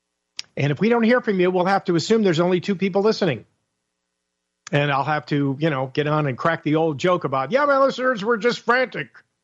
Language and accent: English; Connecticut, United States; Because I grew up in Connecticut as a kid.